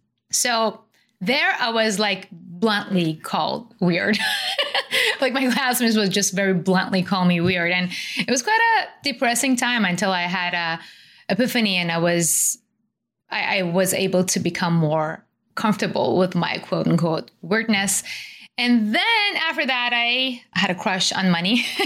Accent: Iran; I was born and raised in Iran and then I was Jewish. So I was like a minority there

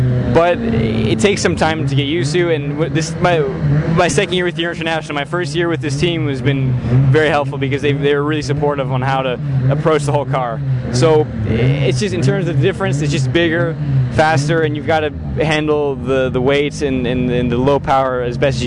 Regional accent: California, United States; So, I mean, I guess I just like to go fast, and I'm from California, so.

